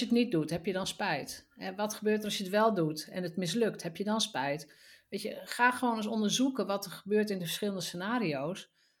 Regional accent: Drenthe, Netherlands; dat was zo ongewoon in het milieu waar ik vandaan kwam. Hè, mijn dochter van de fietsenmaker in Drenthe.

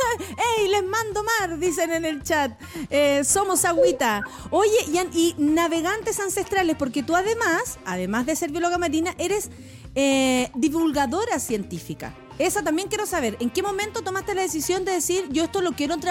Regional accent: Santiago, Santiago Metropolitan Region, Chile; queremos informarles como santiaguinas que quienes vivimos por estos lados amamos mucho el mar

